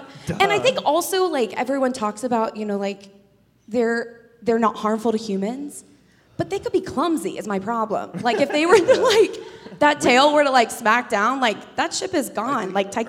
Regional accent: Atlanta, Georgia, United States; from Atlanta, Georgia.

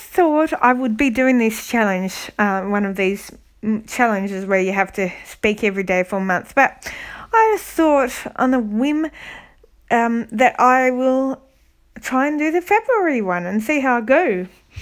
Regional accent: Melbourne, Victoria, Australia; I'm 37 from Melbourne, Australia.

